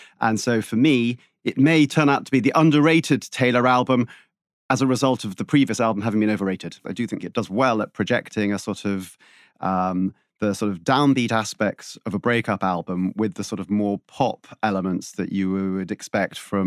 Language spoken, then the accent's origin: English; London, United Kingdom; as a Londoner